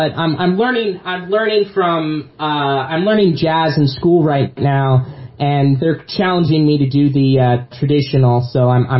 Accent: Visalia, California, United States; because I grew up in Visalia

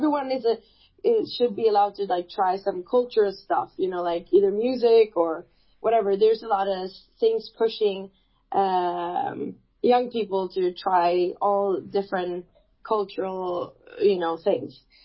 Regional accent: Sweden; English is a second language; Yeah, I'm born and raised in Sweden.

